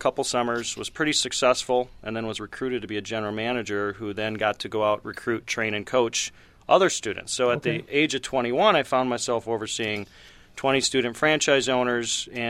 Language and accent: English; Sioux Falls, South Dakota, United States; I grew up in Sioux Falls, South Dakota, in the middle of the city.